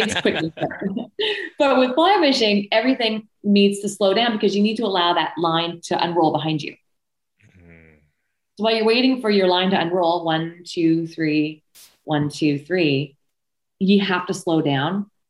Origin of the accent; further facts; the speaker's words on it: Canada; I'm still from Canada and I'm stuck here with COVID.